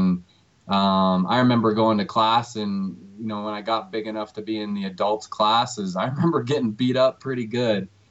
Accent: Salt Lake City, Utah, United States; So yeah, born and raised in Salt Lake, and really enjoy it here.

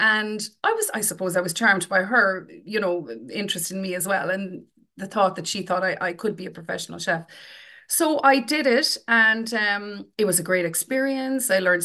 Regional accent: Bantry, County Cork, Ireland; My relationship with food, shall we say, started as a teenager in Bantry.

